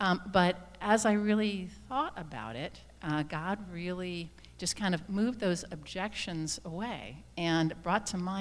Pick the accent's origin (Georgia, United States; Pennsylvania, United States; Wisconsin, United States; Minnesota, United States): Pennsylvania, United States; Philadelphia; I mean, I'm a visitor from Philadelphia.